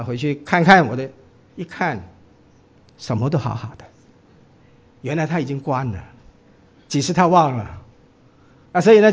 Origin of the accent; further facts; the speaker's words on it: Guangdong, China; 那个时候呢，我们都是广东人了，